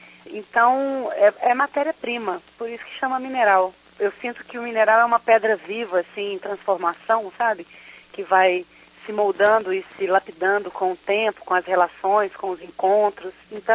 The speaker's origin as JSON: {"language": "Portuguese", "region": "Minas Gerais", "country": "Brazil", "tie": "born or raised there", "said": "eu sou mineira, nascida, criada, e toda a minha formação musical, toda a minha história foi construída em Minas Gerais."}